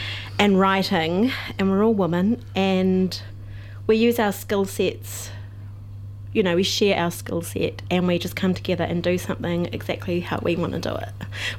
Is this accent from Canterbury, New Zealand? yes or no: no; Auckland, New Zealand; like we're from Auckland and we like our town and our community